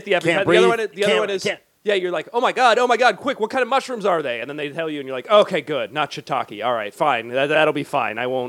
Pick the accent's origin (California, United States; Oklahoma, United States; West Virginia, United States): California, United States; But for the most part, if you're growing up in Southern California, we're like, hey.